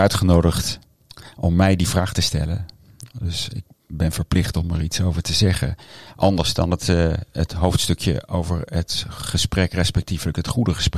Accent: Bilthoven, Utrecht, Netherlands; Ik kom niet uit het Gooi, maar uit Bilthoven. Prachtig gestudeerd in Amsterdam en in Amerika.

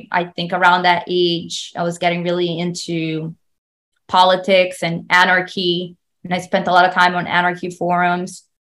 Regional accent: Brazil; So growing up in Brazil, I actually hated Brazilian music.

